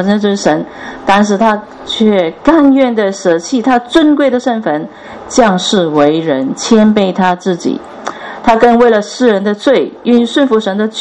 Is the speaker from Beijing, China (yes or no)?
no; Guangdong, China; 好像我们广东人很喜欢讲一句，食盐多过你食米